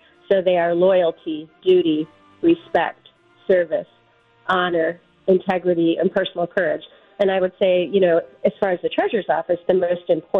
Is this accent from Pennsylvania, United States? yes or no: yes; Pennsylvania, United States; Well, I'm from Bradford County.